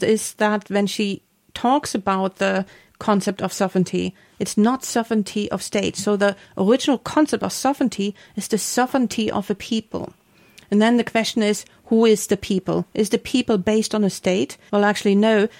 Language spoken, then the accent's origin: English; Germany; also born or lived in Scotland; now in England, United Kingdom; You know, I'm from Germany. I met you in Scotland. Yep. We moved to England.